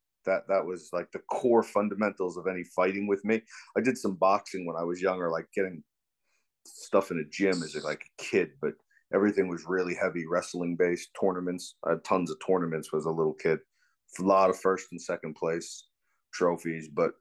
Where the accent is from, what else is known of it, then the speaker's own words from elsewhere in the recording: Levittown, New York, United States; also born or lived in New Jersey; And then I moved from New Jersey, probably at about when you're going into sixth grade in America, back to Long Island, New York, but to my hometown, my father's hometown, which was Levittown, to where I lived up until I moved out